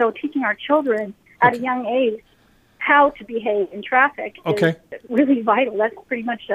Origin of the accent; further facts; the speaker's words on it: Oregon, United States; We moved here from Oregon 3 years ago, and the first thing we noticed is the difference between the way motorists here behave and pedestrians.